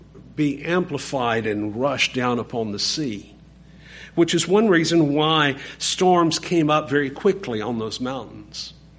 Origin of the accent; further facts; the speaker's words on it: Monroe, Louisiana, United States; And I had learned how to do this growing up on Bayou Desert and Monroe and paddling a boat by myself there.